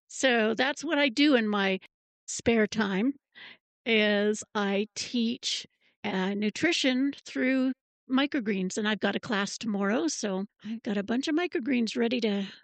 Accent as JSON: {"language": "English", "region": "California", "country": "United States", "tie": "born or raised there", "also_born_or_lived": "Canada", "said": "So I grew up in California, although I'm Canadian, but we emigrated to California when I was young. Beautiful place to grow up back in the 60s and 70s. But I met my husband there, and we moved to Idaho."}